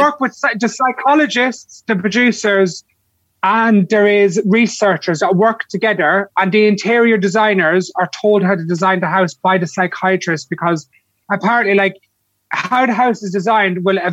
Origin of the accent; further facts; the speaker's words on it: Ireland; It's only because I'm Irish I've ended up getting a bit of work in Ireland, because we don't really have reality shows.